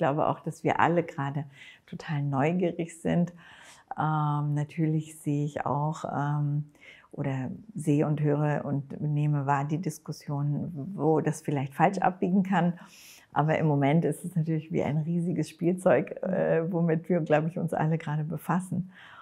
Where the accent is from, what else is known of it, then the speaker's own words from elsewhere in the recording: Hamburg, Germany; dass ich als Hamburger Schülerin auch bei Schüler gegen Rechts war früher.